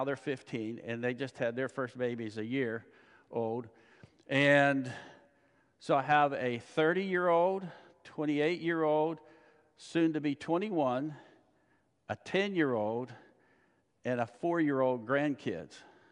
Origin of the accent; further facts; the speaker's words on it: Pennsylvania, United States; I grew up in Pennsylvania with a very, very poor self-image.